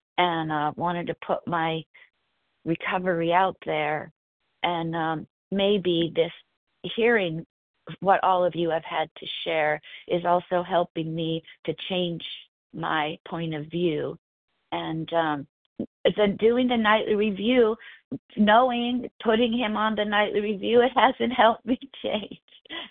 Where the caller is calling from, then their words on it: California, United States; I'm in Southern California, Pacific time.